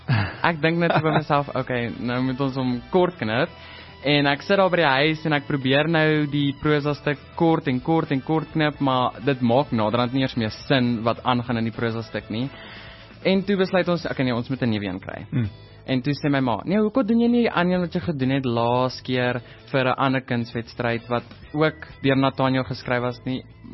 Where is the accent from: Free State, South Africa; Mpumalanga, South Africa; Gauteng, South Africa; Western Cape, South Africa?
Gauteng, South Africa; Roodepoort; Ek kom van Roodepoort, Gauteng.